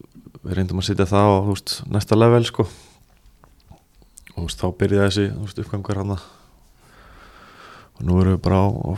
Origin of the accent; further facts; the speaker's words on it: Garðabær, Capital Region, Iceland; also born or lived in Reykjavík; Svo fluttu við í Laugardalinn held ég, vorum þar í smá tíma og svo bara var í leikskólu að í Garðabæ og búin að vera þar síðan.